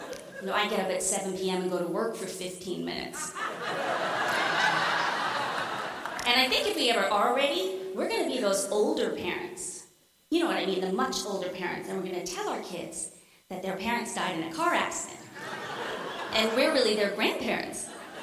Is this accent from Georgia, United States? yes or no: no; Connecticut, United States; I grew up in Connecticut in the 70s.